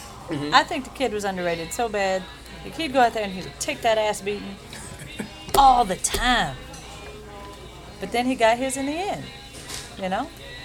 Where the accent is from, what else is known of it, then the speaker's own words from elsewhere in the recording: Dunnville, Kentucky, United States; I lived in this small little BS town called Dunnville, Kentucky. Right.